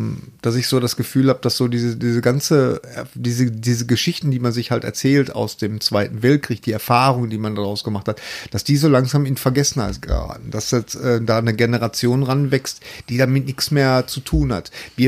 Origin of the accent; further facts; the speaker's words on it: Bochum, North Rhine-Westphalia, Germany; also bei uns in Bochum zum Beispiel in der Einkaufszone